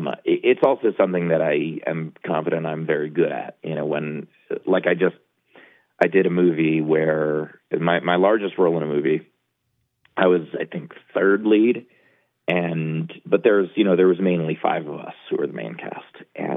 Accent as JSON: {"language": "English", "town": "New York City", "region": "New York", "country": "United States", "tie": "born or raised there", "said": "I grew up in New York City, or I had no access to skiing."}